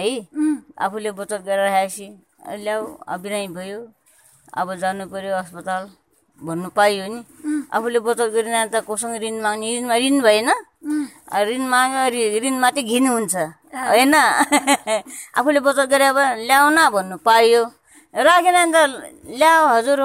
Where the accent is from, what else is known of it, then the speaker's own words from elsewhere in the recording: Gaighat, Koshi Province, Nepal; born there; म जन्मेको के अरे, मेरो जन्मथलो त गाईघाट हो।